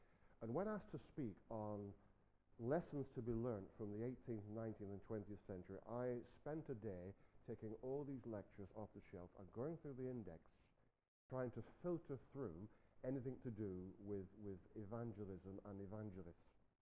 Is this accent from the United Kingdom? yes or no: yes; Blackburn, North West England, United Kingdom; I come from Blackburn in Lancashire, and that's where I came from this morning at 5 o'clock.